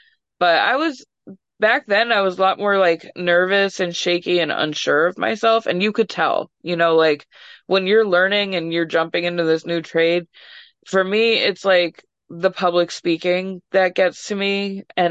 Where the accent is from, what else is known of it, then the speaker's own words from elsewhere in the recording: Massachusetts, United States; I'm from Mass, so I don't really know Connecticut.